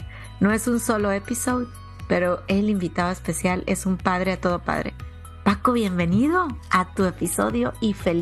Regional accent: Mexico; hay una frase en México, yo soy originaria de México, que la usamos un montón

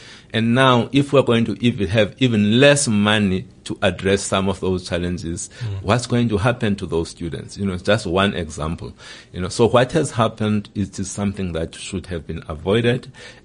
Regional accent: South Africa; Look, I must say, as a South African first, before being a leader, as a South African, I am concerned.

